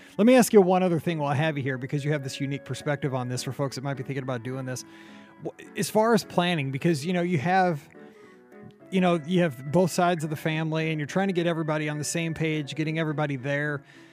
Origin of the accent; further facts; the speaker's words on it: Missouri, United States; talking about, well, what it's like here in Missouri, growing up in Missouri, all the stuff going on behind the scenes